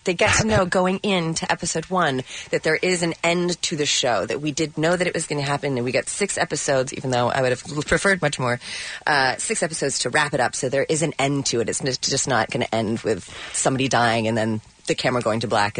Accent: Maine, United States; But I'm from Maine, so technically I'm basically Canadian from birth anyway.

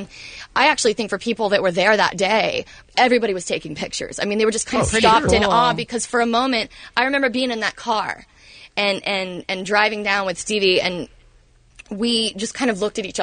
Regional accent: Florida, United States; I'm a Florida girl. I was born and raised in Florida.

